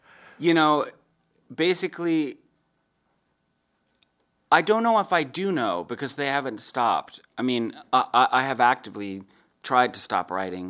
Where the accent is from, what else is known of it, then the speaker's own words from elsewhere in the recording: Jacksonville, North Carolina, United States; now in Raleigh, United States; he was someone that I knew in my hometown of Jacksonville.